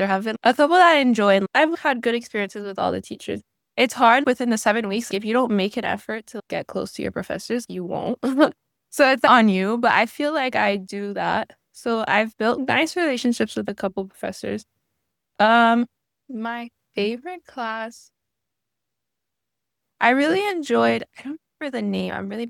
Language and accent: English; Miami, Florida, United States; I'm from Miami, Florida, born and raised.